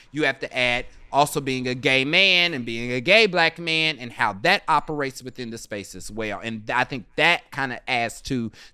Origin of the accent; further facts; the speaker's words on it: Kansas City, Kansas, United States; So we're both from Wyandotte County, which is the poorest county in Kansas, but it's also primarily all African American and Hispanic.